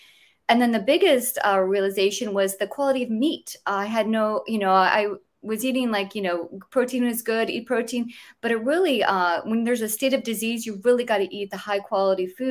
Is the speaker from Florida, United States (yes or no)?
yes; Florida, United States; Well, I grew up in Southwest Florida, so lots of nature.